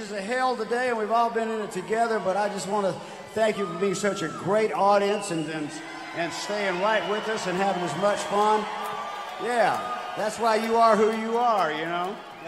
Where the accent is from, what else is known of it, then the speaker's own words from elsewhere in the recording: Gulf Coast, United States; Now, you got to understand, I grew up on the Gulf Coast down, and there wasn't a lot going on.